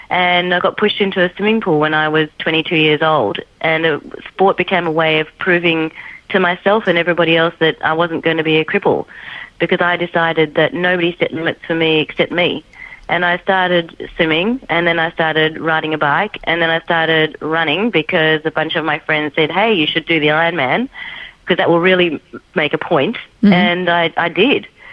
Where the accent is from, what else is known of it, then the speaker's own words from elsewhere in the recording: Melbourne, Victoria, Australia; So when I grew up in Melbourne, I grew up in a time of drought.